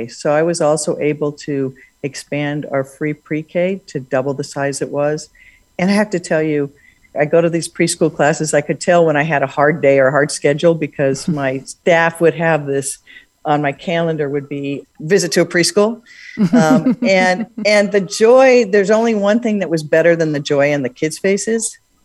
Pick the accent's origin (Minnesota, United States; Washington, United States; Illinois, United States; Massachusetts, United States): Washington, United States; Seattle; When I grew up in Seattle, the area that's called the Central District was about 70% Black.